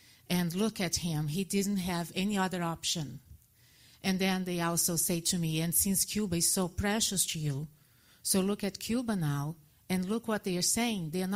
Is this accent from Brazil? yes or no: yes; Brazil; English is a second language; So I'm from Brazil, and a lot of my friends in Brazil from the left are saying